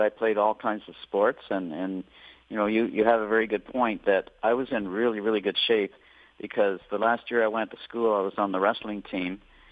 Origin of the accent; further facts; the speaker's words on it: Oshawa, Ontario, Canada; And, of course, I was only 16 at the time, growing up in Oshawa, Ontario, Canada.